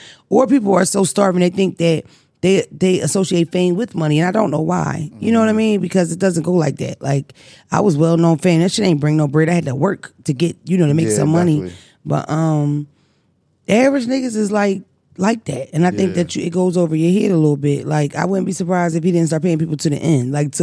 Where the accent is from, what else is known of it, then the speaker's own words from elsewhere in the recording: Philadelphia, Pennsylvania, United States; Because I'm from North Philly, you get that if you keep walking.